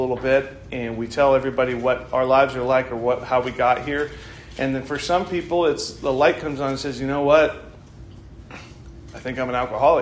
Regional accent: Santa Maria, California, United States; So I grew up around here in Santa Maria, Orchid, whatever you want to say.

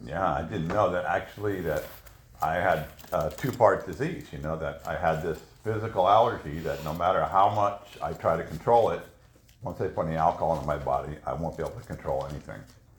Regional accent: San Francisco, California, United States; I grew up in San Francisco, and I always felt different all my life.

